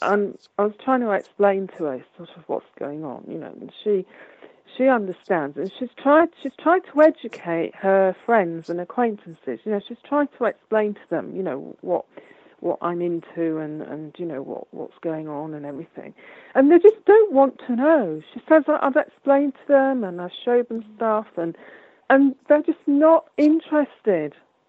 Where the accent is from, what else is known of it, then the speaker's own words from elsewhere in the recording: England, United Kingdom; That's because I'm English.